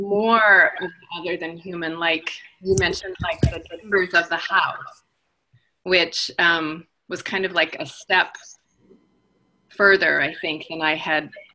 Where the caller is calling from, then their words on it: Berkeley, California, United States; Oh, from Berkeley.